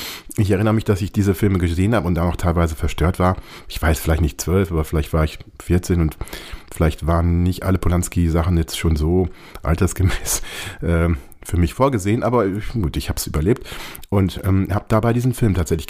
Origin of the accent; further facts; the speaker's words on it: Ibbenbüren, North Rhine-Westphalia, Germany; dieser Schmelzpunkt Ibbenbüren, das ist mein Heimatort in Westfalen, da ist viel draus entstanden in der Zeit.